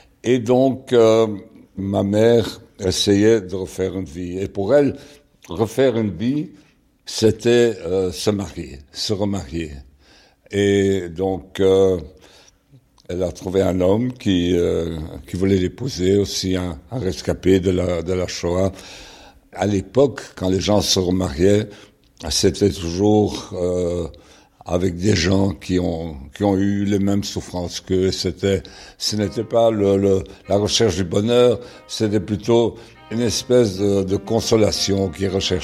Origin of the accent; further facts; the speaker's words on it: Antwerp, Flanders, Belgium; je suis né à Anvers, le 21 août 1942. Mes parents, donc, nous vivions à Anvers pendant les années de guerre